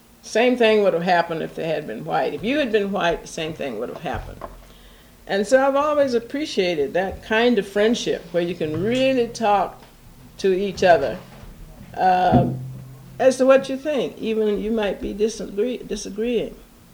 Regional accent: Georgia, United States; this was in Georgia, and I told you I grew up in Georgia, and although I hadn't lived there for many years, here I was back in Georgia

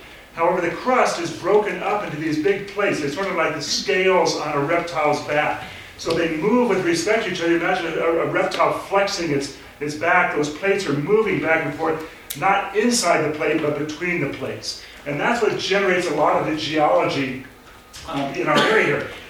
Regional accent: Los Angeles, California, United States; as my partner from San Francisco always reminds me, I grew up in Los Angeles

